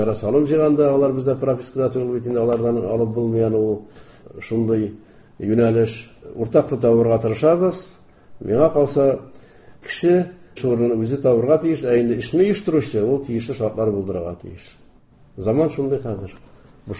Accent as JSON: {"language": "Tatar", "region": "Tatarstan", "country": "Russia", "tie": "born there", "said": "Менә туган җир дигәндән минем паспортта Саба районы язган иде. Минем тумышым Саба районы Сатыш авылында."}